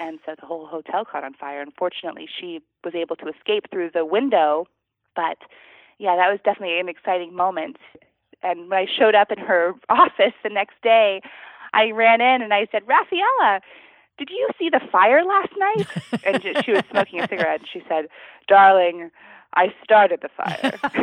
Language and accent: English; Vermont, United States; I grew up in Vermont, and I grew up surrounded by 140 acres of pristine wildlife.